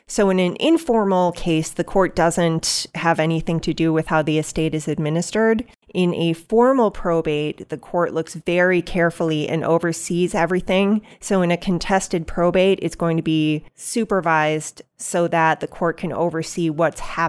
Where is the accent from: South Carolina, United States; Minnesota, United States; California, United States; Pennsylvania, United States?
Minnesota, United States; Stillwater; Well, I am a native Minnesotan. I've tried to get away, but it keeps pulling me back. I grew up in Stillwater, Minnesota, lived there until I was 18.